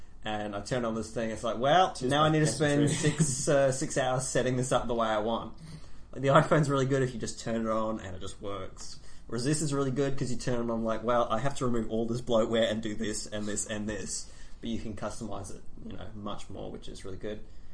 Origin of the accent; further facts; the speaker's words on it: Australia; Yeah, well, no, we're Australian.